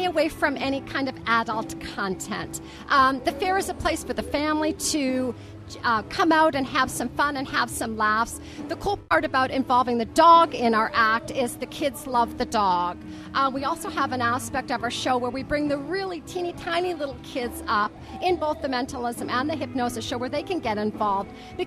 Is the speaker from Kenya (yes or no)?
no; Canada; now in United States; Yeah. Yeah. I've done quite a few shows in Canada before I saw the light and headed over here to the U.S.